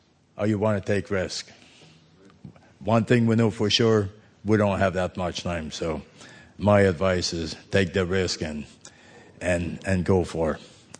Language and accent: English; Montreal, Quebec, Canada; When I grew up in Montreal, I was, you know, by the time I was about 6, realizing what was going on around me, my grandmother was helping us to, you know, my mom to raise us.